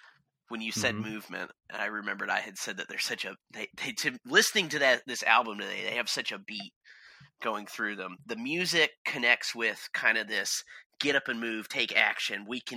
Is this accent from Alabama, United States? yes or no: yes; Alabama, United States; A lot of people only remember up here, only remember that I'm from Alabama